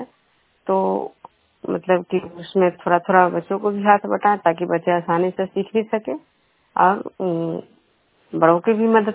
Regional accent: Bishnupur, Bihar, India; मैं बिष्णुपुर ग्राम खतरा पंचायत नालंदा जिला नगरनसा प्रखंड की निवासी हूँ।

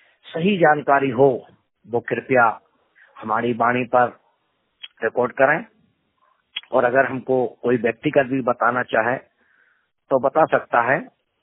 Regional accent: Madhya Pradesh, India; पूर्ण रूप से दृष्टिवादी दिव्यांग, लंगारी टारसी, जिला नर्मदापुरम, मध्य प्रदेश का निवासी हूँ।

